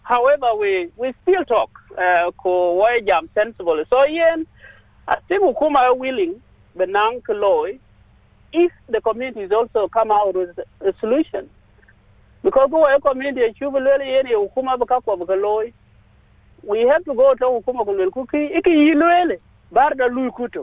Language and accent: English; Australia; I feel every day I'm fighting to be recognized as Australian. While I'm actually Australian.